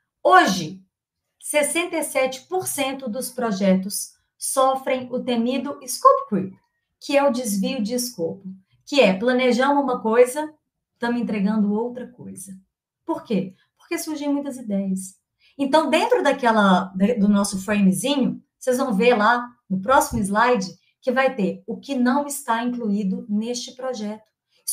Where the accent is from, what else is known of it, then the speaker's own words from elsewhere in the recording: Minas Gerais, Brazil; como boa mineira.